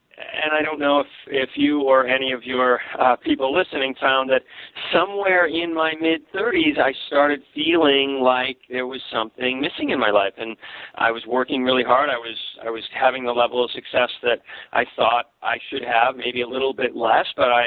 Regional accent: Northeast, United States; as a kid growing up in America and in the Northeast

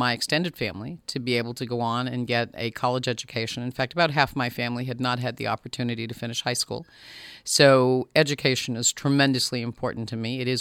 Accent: Berlin, New Hampshire, United States; I originally from Berlin, New Hampshire, born and brought up in the North Country, and lived here all my life and have enjoyed every minute of that. Come from a factory town and a factory family.

